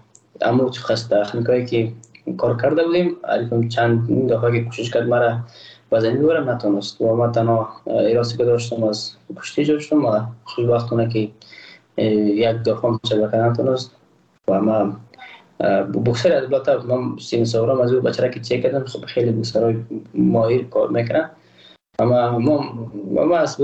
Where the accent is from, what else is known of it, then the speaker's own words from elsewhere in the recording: Afghanistan; ما یک افغان هستم